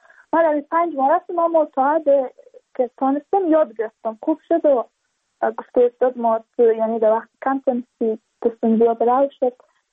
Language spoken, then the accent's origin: Persian; Badakhshan, Afghanistan; چون ما از بدخشان هستیم،